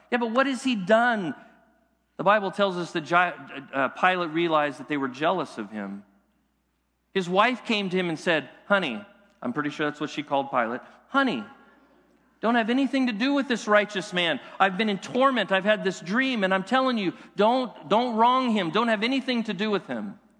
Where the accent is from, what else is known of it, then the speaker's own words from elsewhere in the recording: Carmichael, California, United States; Here in Carmichael, I grew up in Carmichael, and Carmichael is changing